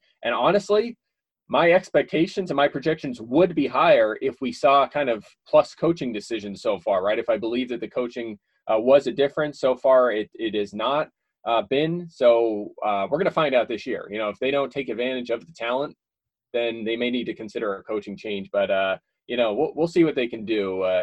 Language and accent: English; Philadelphia, Pennsylvania, United States; I'm an Eagles fan. I grew up in Philadelphia.